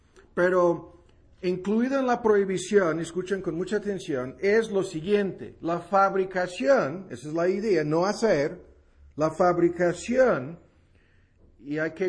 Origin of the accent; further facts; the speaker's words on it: United States; como tonto gringo que soy